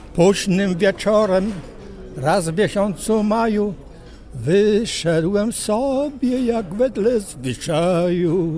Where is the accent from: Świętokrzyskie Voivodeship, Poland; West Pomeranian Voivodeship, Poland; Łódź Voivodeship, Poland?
Świętokrzyskie Voivodeship, Poland; Jędrzejów; bo pochodzę z Jędrzejowa i tam był klasztor